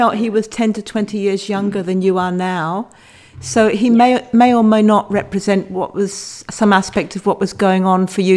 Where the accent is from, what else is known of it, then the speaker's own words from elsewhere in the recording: England, United Kingdom; So leisurely, you say, or leisurely, as I would pronounce it, being English.